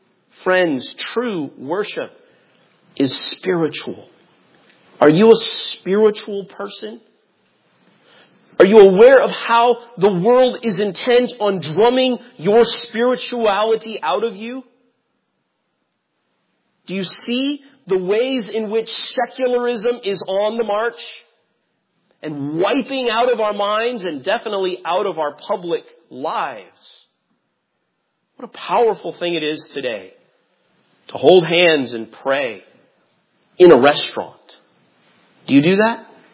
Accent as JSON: {"language": "English", "town": "Indianapolis", "region": "Indiana", "country": "United States", "tie": "born or raised there", "said": "I grew up in Indianapolis, Indiana"}